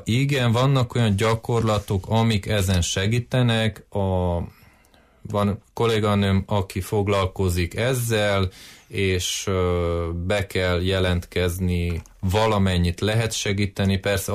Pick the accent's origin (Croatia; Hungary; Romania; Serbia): Romania; Sândominic, Harghita; Én ott nőttem fel, Garados oldalába mászkáltam gyerekkoromba, és nagyon sok időt töltöttem Domokoson, rokonság ott van, Csíkszeredában